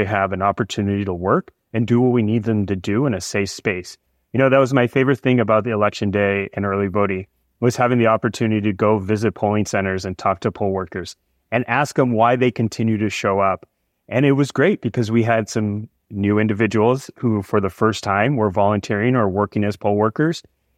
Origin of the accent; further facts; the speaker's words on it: Tucson, Arizona, United States; now in Nevada, United States; growing up in Tucson, Arizona, being a lifelong Arizona Wildcat fan, going to the University of Arizona for 9 years. But Nevada is my home.